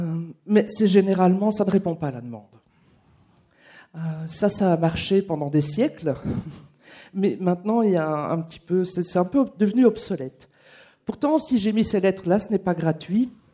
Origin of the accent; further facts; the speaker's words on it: Belgium; je viens du pays du Nord, de la Belgique, où on a l'habitude des différentes langues.